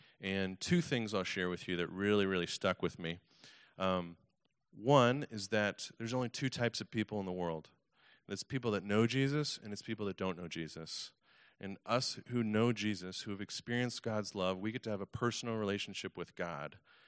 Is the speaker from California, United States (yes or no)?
no; Kentucky, United States; But first, let me share with you, I'm from Kentucky, so I love that you guys are going to Henderson.